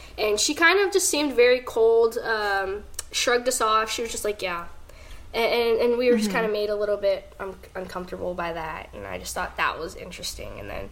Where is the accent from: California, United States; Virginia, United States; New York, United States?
California, United States; because originally I'm from California, so obviously very far from here.